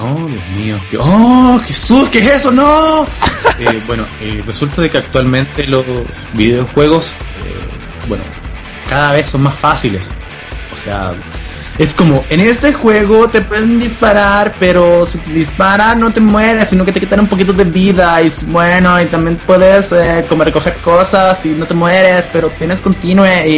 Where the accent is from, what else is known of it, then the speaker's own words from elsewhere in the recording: Temuco, Araucanía, Chile; tanto en mi ciudad natal, Temuco, como en Santiago.